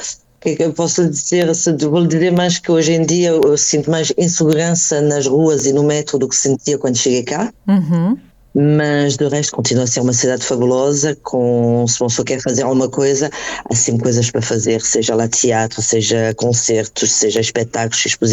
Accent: Braga, Norte, Portugal; moved away as an adult; now in Paris, France; Eu nasci cá em Paris. Eu fui para Braga com 12 anos. Meus pais quiseram voltar para Portugal e eu tinha 12 anos quando fui para Braga. E, entretanto, voltei para cá com 39.

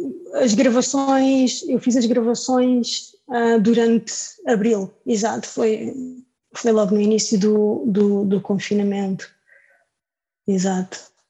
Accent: Portugal; moved away; pelo facto do coletivo ter nascido na altura em que eu saí de Portugal, fez sentido juntar-me mais tarde

